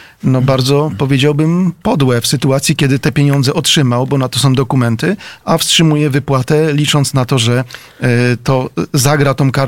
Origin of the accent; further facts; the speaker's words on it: Lower Silesian Voivodeship, Poland; Od urodzenia Dolny Śląsk. Właśnie tam na Dolnym Śląsku poznałem